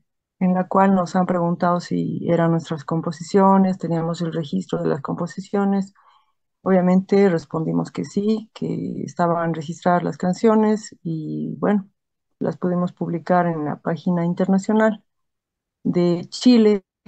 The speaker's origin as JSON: {"language": "Spanish", "country": "Bolivia", "said": "Bueno, para resaltar obviamente que somos de Bolivia, ¿no?"}